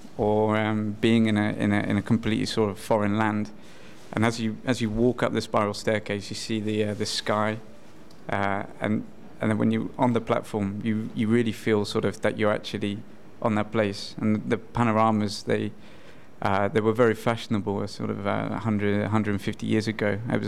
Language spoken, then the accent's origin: English; South East England, United Kingdom; now in Amsterdam, Netherlands; No, I'm originally from the UK, just outside of Oxford. And then I've been living in Amsterdam for quite a while now, actually.